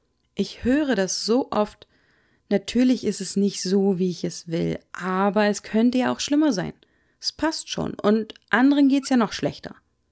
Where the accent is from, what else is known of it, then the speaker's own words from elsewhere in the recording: Wolfsburg, Lower Saxony, Germany; Und ich empfinde meine Heimat wieder deutlich schöner, als ich es früher gefunden habe. Früher fand ich Wolfsburg einfach immer nur grau.